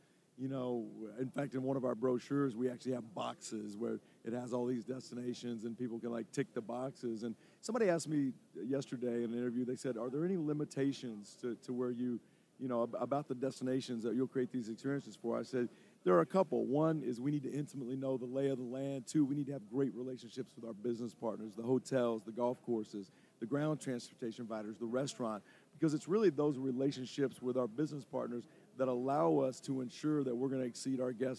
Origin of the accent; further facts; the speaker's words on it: Nashville, Tennessee, United States; I grew up in East Nashville, Tennessee, kind of a rough neighborhood.